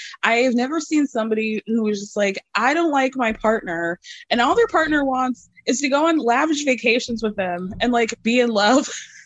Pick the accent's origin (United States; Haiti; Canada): United States; the South; I mean, I grew up in the South, and that was when I had my bad girl era.